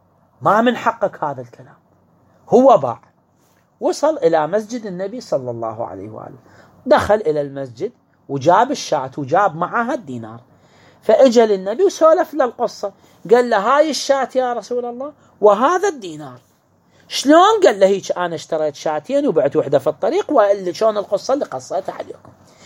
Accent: Iraq; عندنا في العراق

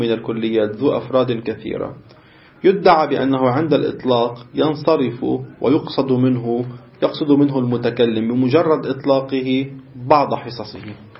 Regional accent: Beirut, Beirut Governorate, Lebanon; لا أقل عندنا ببيروت قطعا

